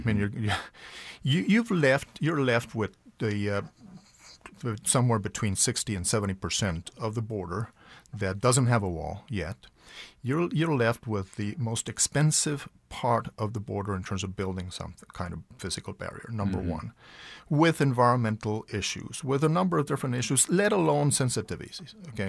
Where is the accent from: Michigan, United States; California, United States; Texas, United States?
Texas, United States; And I'm saying this as a Texan.